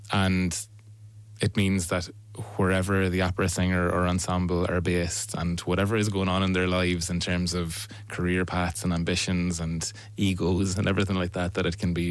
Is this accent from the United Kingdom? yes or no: no; Ireland; not just the Irish language, but I suppose that, like you say, the vocabulary of being Irish.